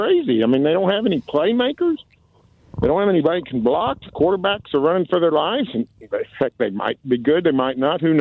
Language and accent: English; Norman, Oklahoma, United States; I grew up in Norman. I've lived in Norman my whole life. I've changed jobs 3 times in 45 years, and never once did I have to leave my town.